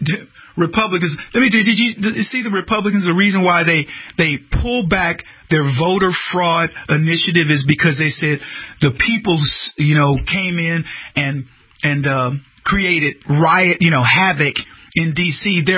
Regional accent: Texas, United States; Or move back. I'm from Texas.

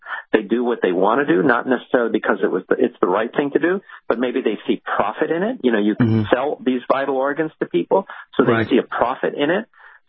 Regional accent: Los Angeles, California, United States; as a little kid growing up in East L.A., but I'm also a Christian

